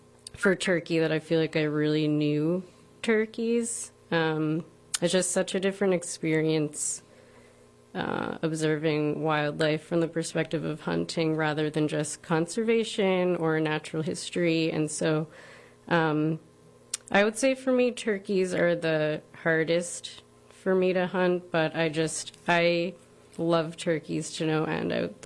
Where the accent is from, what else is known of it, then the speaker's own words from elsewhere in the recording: Voorheesville, New York, United States; I'm from Albany County, Voorheesville.